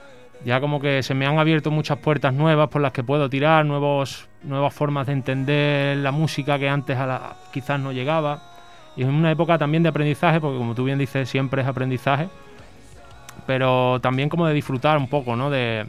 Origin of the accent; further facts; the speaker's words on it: Osuna, Andalusia, Spain; soy de Osuna